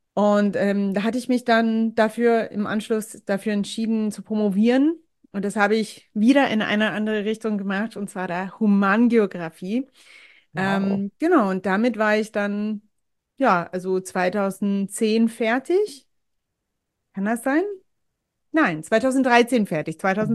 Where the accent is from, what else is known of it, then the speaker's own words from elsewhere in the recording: United States; German is a second language; now in Germany; Ich komme dann ursprünglich aus den USA. Ich wohne seit ewig, gefühlt ist ewig und tatsächlich ist ewig in Deutschland. Also müsste feststellen, also letzte Woche waren es dann schon 17 Jahre.